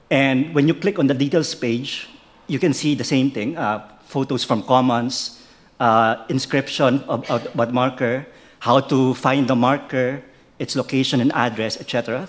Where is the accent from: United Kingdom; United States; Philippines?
Philippines; and I'm from the Philippines